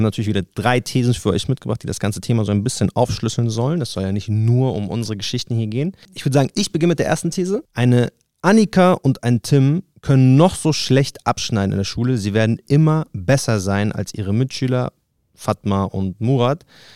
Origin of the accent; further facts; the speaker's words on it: Munich, Bavaria, Germany; Also ich bin auch in München aufgewachsen